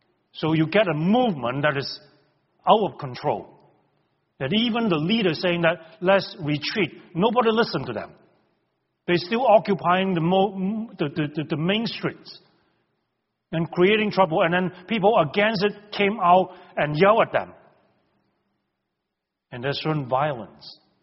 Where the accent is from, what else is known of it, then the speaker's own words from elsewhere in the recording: Hong Kong; I grew up in Hong Kong.